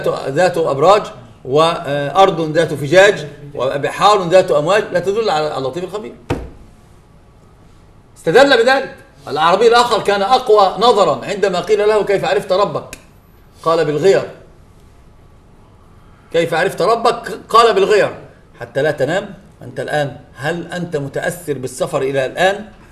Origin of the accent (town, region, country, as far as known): Egypt